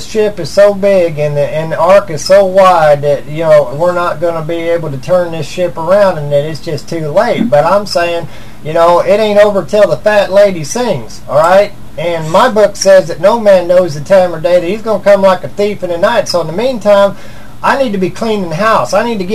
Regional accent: Missouri, United States; I'm from Missouri.

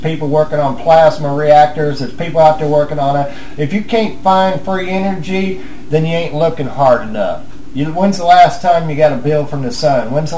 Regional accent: United States; I live in America. I'm an American.

